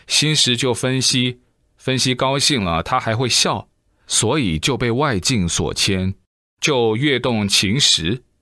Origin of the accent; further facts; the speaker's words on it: Sichuan, China; 用我们四川人的话来说，就叫瑜伽。